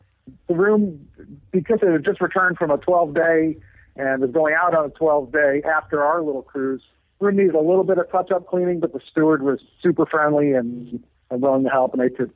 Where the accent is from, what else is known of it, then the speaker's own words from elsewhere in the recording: Northeast, United States; We're from the Northeast, and we thought it was cold.